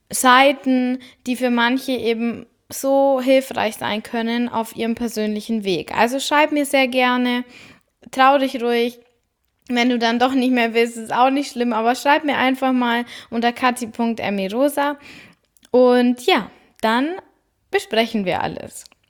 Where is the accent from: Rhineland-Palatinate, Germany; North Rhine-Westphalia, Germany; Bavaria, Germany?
Bavaria, Germany; vor allem für mich als Bayerin ist es da oben echt ungewöhnlich.